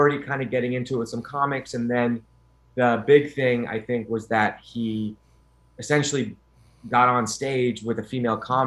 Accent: New York, United States; Westchester, New York.

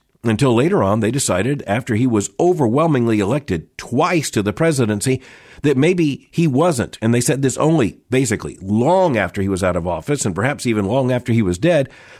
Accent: Florida, United States; I did, because I grew up in Central Florida. I was a boy at this time

